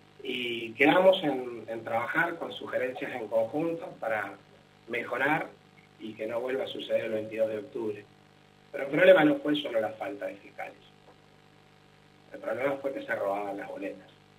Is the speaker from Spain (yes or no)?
no; Argentina; Y por eso me siento muchísimo orgullo como argentino, en primer lugar.